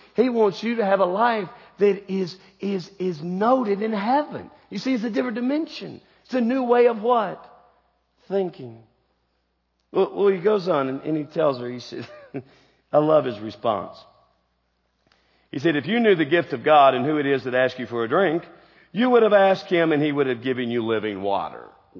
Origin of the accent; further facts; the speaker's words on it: United States; I'm an American. I believe if I get a lot of stuff, I'm going to be happy.